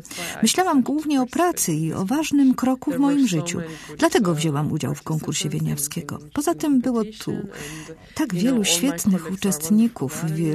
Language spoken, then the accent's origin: Polish; Turkey; urodziłam się i wychowałam w Turcji.